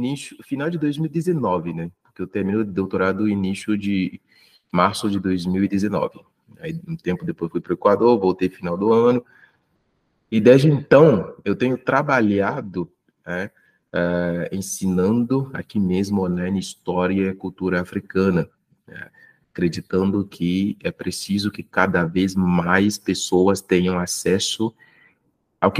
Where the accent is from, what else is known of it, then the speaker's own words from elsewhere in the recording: Benin; Portuguese is a second language; now in Brazil; eu sou do Benin, né? O Benin é um pequeno país que fica na costa oeste do continente africano.